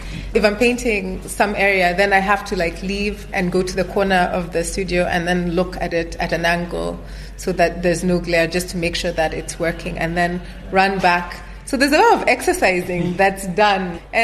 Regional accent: Nairobi, Kenya; I did not necessarily see a lot of artists when I was growing up in Nairobi.

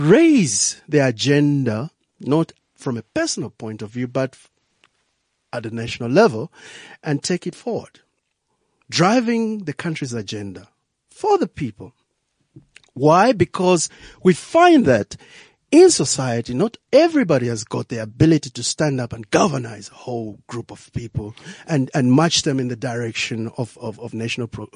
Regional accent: Lusaka, Lusaka Province, Zambia; because I grew up in Lusaka, Zambia.

